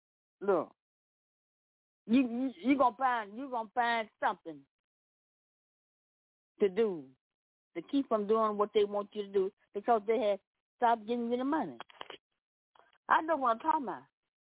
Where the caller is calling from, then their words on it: Memphis, Tennessee, United States; Yeah, I'm coming from Memphis, Tennessee, where all the shooting going on.